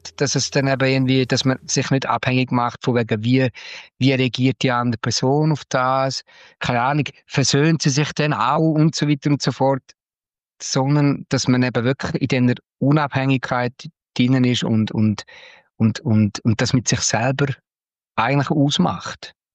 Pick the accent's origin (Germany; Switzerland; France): Switzerland; Eastern Switzerland; accent: Eastern Swiss German; Hey, ich bin ein Schweizer Singer-Songwriter. Ich bin mit einem brutal broten Dialekt von der Ostschweiz aufgewachsen. Ich singe aber auf Englisch.